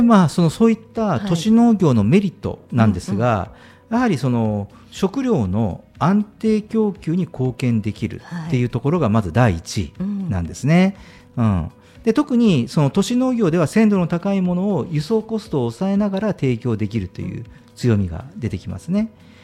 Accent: Itoshima, Fukuoka, Japan; 僕の田舎は九州の糸島市っていうところでちょっと、うん、まあ、そういうなんですかどちらかというと農村地区だったんですけど

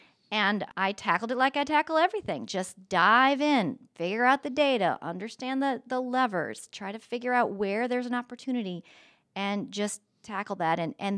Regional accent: Littleton, Colorado, United States; I grew up in Littleton, Lakewood, Minnesota, Colorado

